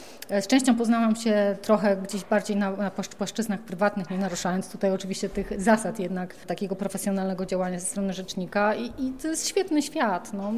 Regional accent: Greater Poland Voivodeship, Poland; moved away as an adult; now in Łódź, Poland; bo ja jestem Wielkopolanką, za miłością można powiedzieć ówczesną, trafiłam do Łodzi, do miasta, w którym nigdy wcześniej nie byłam

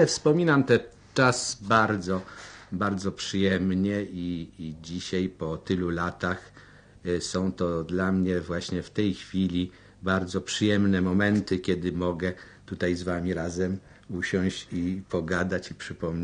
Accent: Łódź, Łódź Voivodeship, Poland; znaczy ja wiedział o tym, że jestem łodzianinem

